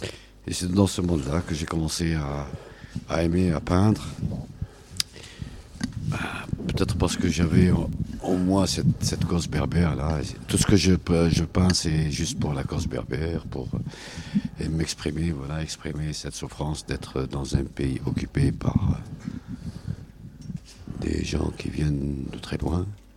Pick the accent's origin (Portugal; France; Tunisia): Tunisia; now in Belgium; Je viens de l'Afrique du Nord, je suis tunisien, d'origine berbère. Et je viens ici en Belgique.